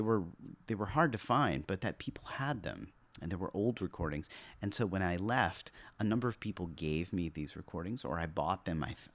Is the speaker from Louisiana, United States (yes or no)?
yes; Louisiana, United States; Cliburn was one of the biggest influences of my life growing up in Louisiana.